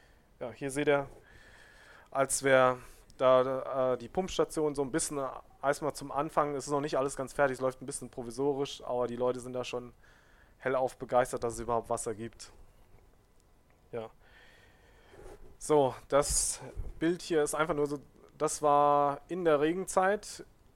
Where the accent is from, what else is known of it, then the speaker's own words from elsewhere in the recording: Germany; Also wir als Deutsche haben so viel gute Möglichkeiten, da habe ich gedacht, da müssen wir auch helfen.